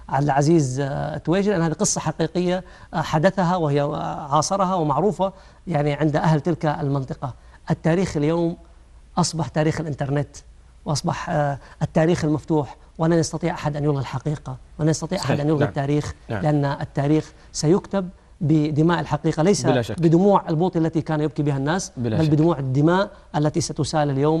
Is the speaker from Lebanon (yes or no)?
no; Saudi Arabia; وهذه القصة في سدير هنا عندنا في السعودية